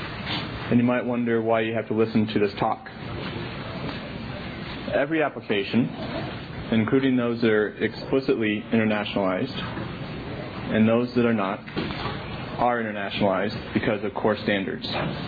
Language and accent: English; United States; I'm from the United States, and I speak in a language that has a very limited alphabet, 26 letters, 10 numbers, and so on.